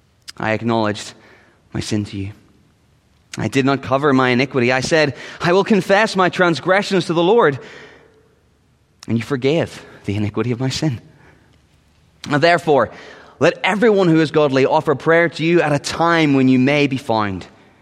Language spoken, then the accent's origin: English; United Kingdom; But as a Brit, the less I talk about the Declaration of Independence, the better probably.